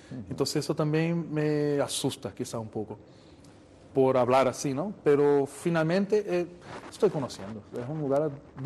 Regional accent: Brazil; Spanish is a second language; also born or lived in Paris; Pero claro, como brasileño me encanta el sol, el clima es un privilegio.

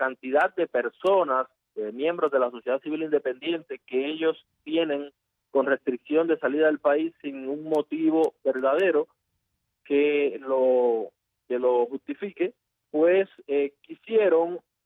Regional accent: Cuba

